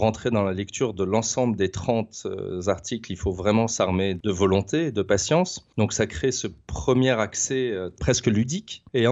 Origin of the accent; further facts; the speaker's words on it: Paris, Île-de-France, France; en tant que Parisien, ça résonne particulièrement.